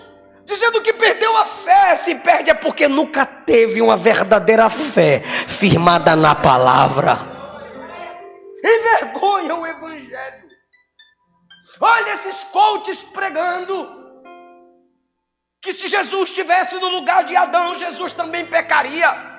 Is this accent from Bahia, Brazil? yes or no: yes; Ilhéus, Bahia, Brazil; mas eu sou baiano, uma vendinha, na rua da escola, lá em Ilhéus, Bahia.